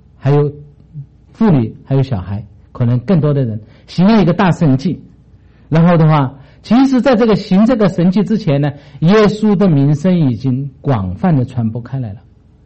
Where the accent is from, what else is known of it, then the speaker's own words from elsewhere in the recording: China; 因为我们是华人，我们是中国人，我们有几千年的历史